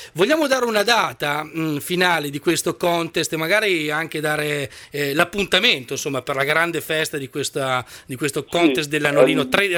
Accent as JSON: {"language": "Italian", "region": "Emilia-Romagna", "country": "Italy", "said": "Ho detto sì, sono emiliano."}